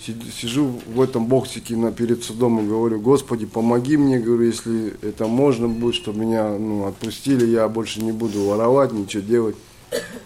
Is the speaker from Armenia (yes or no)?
no; Kazakhstan; now in Tomsk, Russia; Сам я родом с Казахстана, но с 98 года я живу в Томске. Так как мои родители живут здесь, я приехал, здесь я остался. Привез свою семью.